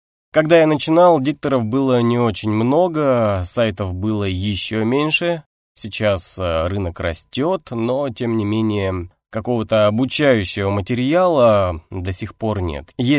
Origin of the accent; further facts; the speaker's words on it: Saint Petersburg, Russia; я диктор из Санкт-Петербурга